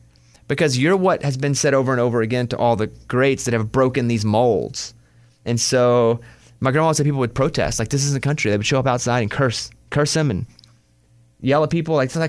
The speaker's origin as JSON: {"language": "English", "region": "Arkansas", "country": "United States", "tie": "born or raised there", "said": "Because I grew up in Arkansas and he was in Arkansas and he was the king of country."}